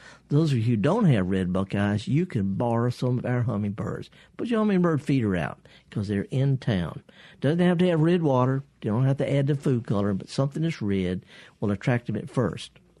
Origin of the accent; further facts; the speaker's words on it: Mississippi, United States; And I shouldn't say this because I'm from Mississippi and I'm proud of Mississippi